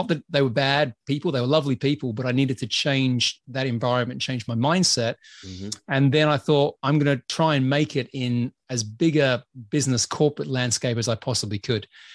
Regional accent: Adelaide, South Australia, Australia; I grew up in Australia. I grew up in a place called Adelaide. So if anyone's been to Australia, it's the place that you don't tend to go to. It's right down the south, right down the bottom of the country.

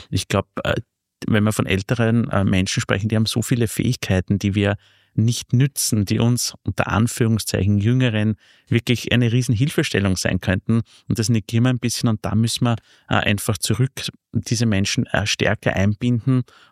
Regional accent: Vienna, Austria; Ich bin Wiener an sich und lebe jetzt seit 20, 30 Jahren außerhalb von Wien.

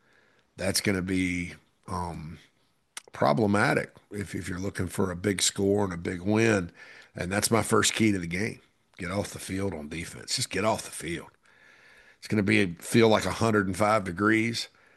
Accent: Spartanburg, South Carolina, United States; My hometown of Spartanburg.

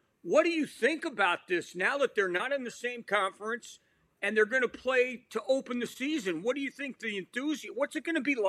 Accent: Nevada, United States; now in Indiana, United States; You know, I moved to Indiana in the summer of 2007. And I've got a question for you because I grew up in Nevada

